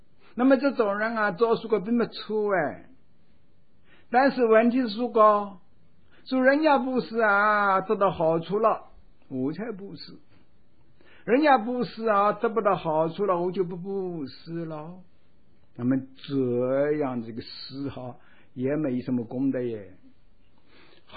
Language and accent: Chinese; China; 我们中国人有句话哟